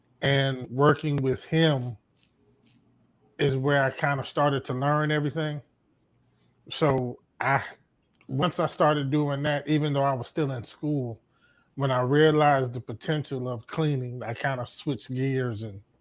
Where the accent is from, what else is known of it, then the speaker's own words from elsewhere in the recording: Michigan, United States; now in Alabama, United States; I'm from Michigan originally. I live in Alabama now.